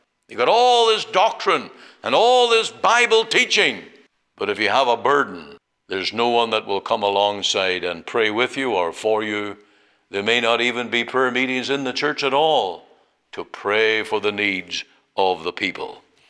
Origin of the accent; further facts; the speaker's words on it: Omaha, Nebraska, United States; when I went to the Free Presbyterian Church in Omaha, in my hometown, that I was cared for